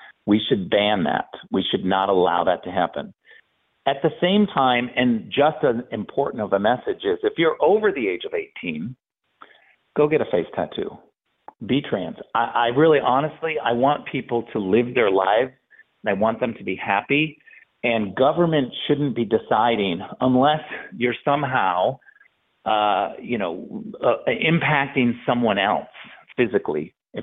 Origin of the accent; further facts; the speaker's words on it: United States; No, it's wrong to attack me and to steal from me because I'm an American.